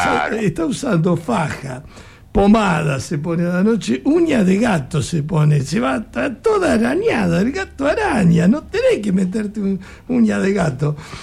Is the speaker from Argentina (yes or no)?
yes; Argentina; somos argentinos, somos todo terreno nosotros, somos todo terreno.